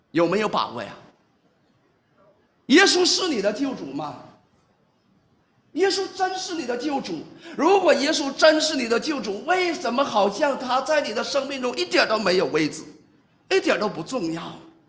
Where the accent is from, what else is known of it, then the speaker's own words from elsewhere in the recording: Northeast China, China; 我是东北人